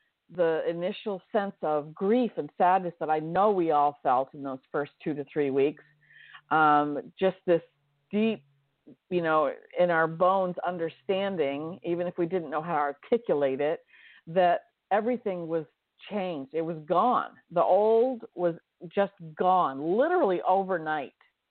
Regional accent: Maine, United States; I grew up in Northern Maine. I was born and raised in Aroostook County in Northern Maine.

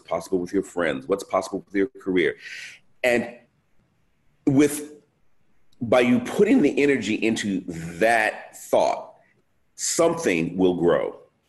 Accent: Detroit, Michigan, United States; I feel like I cut my teeth growing up in Detroit because, I'm a kid. I grew up in the 60s and 70s in Detroit, so I was there when the riots happened.

